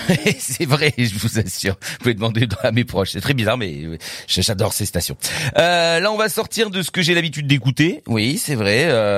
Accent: Paris, Île-de-France, France; je parle en tant que parisien

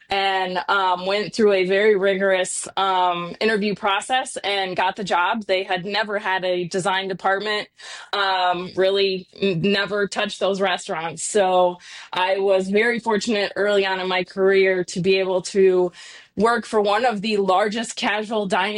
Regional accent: Chicago, Illinois, United States; I'm originally from Chicago, so traveled throughout Chicago and Wisconsin

